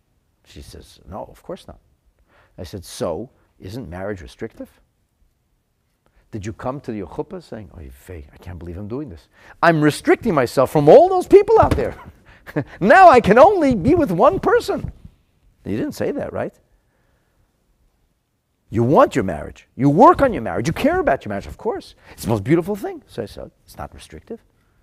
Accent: United States; You know, I'm a kid. I grew up in the United States.

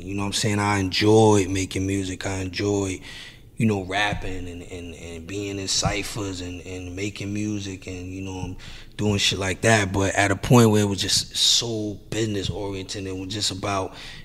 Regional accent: Hempstead, New York, United States; I'm from the hood. I done grew up around drugs and all kind of shit. You know what I'm saying? Growing up in Hempstead.

